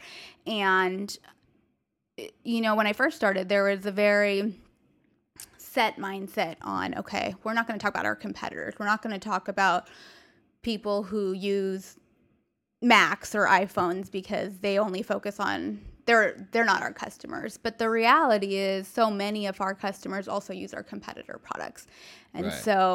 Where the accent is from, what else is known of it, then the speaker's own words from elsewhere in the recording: California, United States; growing up in California is very diverse, and I had a lot of friends of a lot of different backgrounds